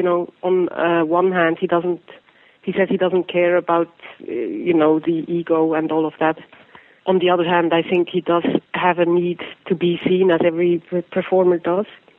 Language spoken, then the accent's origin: English; Switzerland; I'm Swiss, so I grew up in Switzerland, and I saw it there, I guess, in the late 80s or so